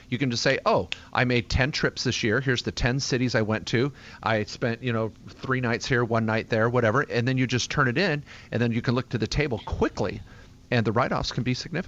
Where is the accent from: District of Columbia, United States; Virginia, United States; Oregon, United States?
Oregon, United States; born there; I was born in Oregon and went to law school in Oregon.